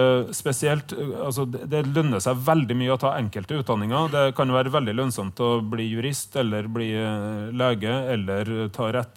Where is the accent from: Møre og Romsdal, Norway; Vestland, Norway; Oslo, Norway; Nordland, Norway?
Vestland, Norway; Årdal; Derfor, der jeg kommer fra, altså i aluminiumsverket i Årdal og i Høyanger, er det veldig få igjen av verksarbeidere.